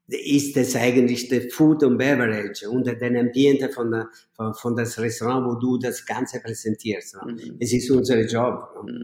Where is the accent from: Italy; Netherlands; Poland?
Italy; Naples, Campania; born there; German is a second language; ich bin in Napoli geboren